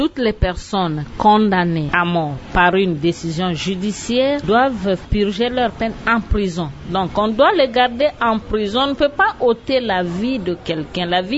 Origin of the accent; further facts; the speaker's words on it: DR Congo; Chez nous, en République démocratique du Congo, on a encore des sérieux problèmes en cette matière-là.